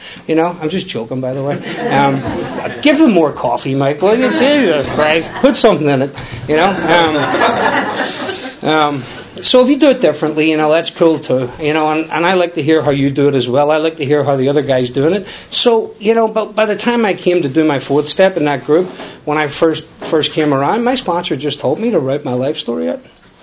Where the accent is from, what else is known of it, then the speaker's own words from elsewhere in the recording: Belfast, Northern Ireland, United Kingdom; And I'm from West Belfast, but I went to South Belfast because I didn't want anybody from my neighborhood seeing me in the meetings